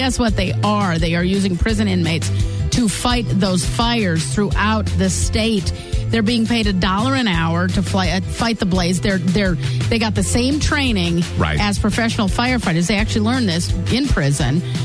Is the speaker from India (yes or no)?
no; Chicago, Illinois, United States; I loved it because I'm from Chicago.